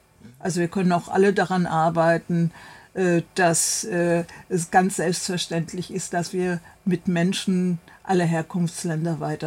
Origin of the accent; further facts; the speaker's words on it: Frankfurt, Hesse, Germany; Ich komme ja aus Frankfurt.